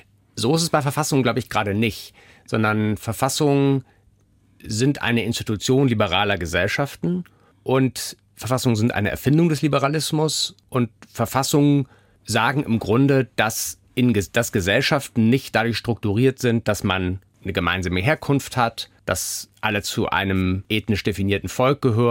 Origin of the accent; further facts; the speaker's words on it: Hamburg, Germany; Ich bin in Hamburg aufgewachsen